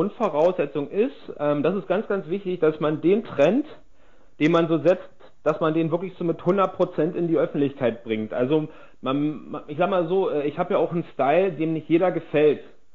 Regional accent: Berlin, Germany; Und danach habe ich dann angefangen, wieder nach Berlin zu gehen, meiner Heimat, zu meiner Familie

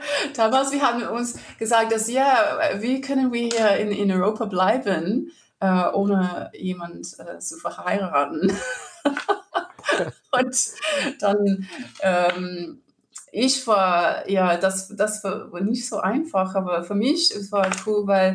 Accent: Sydney, New South Wales, Australia; German is a second language; aber wir sind alle aus Sydney eigentlich, so eine Australien-Band

